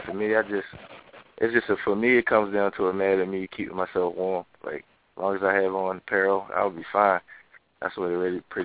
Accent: Baltimore, Maryland, United States; Well, I'm from Baltimore, Maryland.

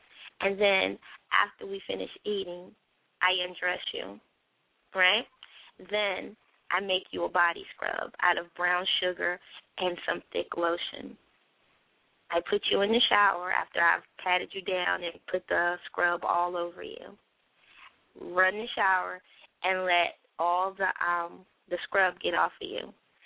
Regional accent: the South, United States; because I'm from the South, so I give you some of that Southern hospitality lemonade and sweet tea.

